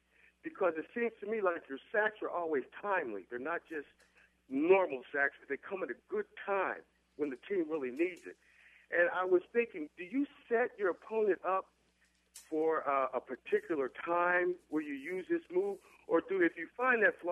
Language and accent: English; Kansas City, United States; First of all, I'm from Kansas City